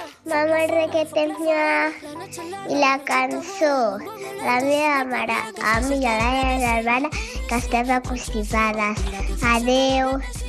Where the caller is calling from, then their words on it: Santa Perpètua de Mogoda, Catalonia, Spain; de Santa Perpetua.